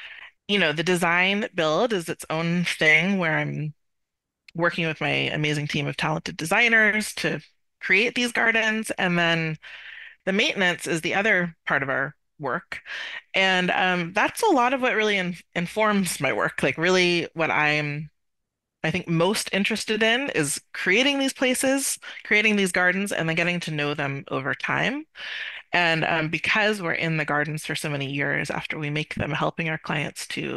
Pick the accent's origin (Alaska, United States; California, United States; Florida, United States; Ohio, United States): California, United States; Palo Alto; I was born here in the Bay Area in Palo Alto, and grew up with my mom and dad and younger brother, and in many ways had a very, very typical suburban California childhood.